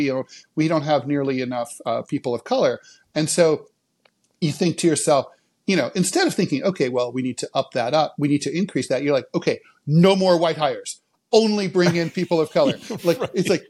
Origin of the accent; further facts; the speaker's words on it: Dayton, Ohio, United States; I grew up in Dayton, Ohio. And there's something to that.